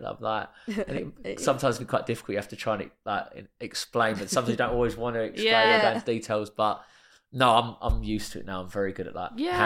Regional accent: East of England, United Kingdom; I'm from Essex. And I am an Essex boy

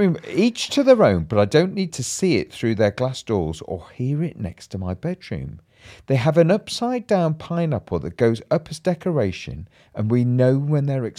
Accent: Bolton, North West England, United Kingdom; I'm from Bolton.

